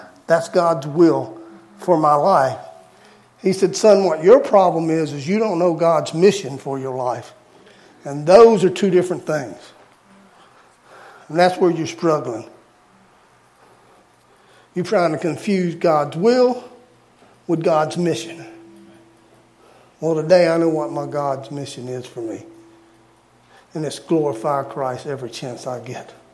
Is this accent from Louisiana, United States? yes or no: yes; Louisiana, United States; now in Sandpoint, United States; I'm Bayou. I'm Cajun. I'm Bayou. That's what I am.